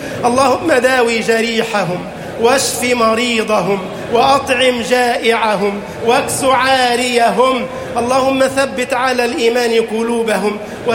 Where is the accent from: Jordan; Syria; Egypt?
Egypt; اللهم اجعل بلدنا مصر أمنا أمانا، سخاء رخاء